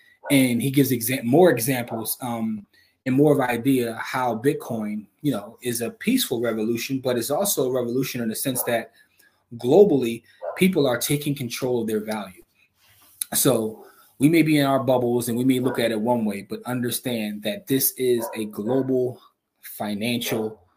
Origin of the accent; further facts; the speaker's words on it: Philadelphia, Pennsylvania, United States; And one of the things I remember about growing up in Germantown is I played ball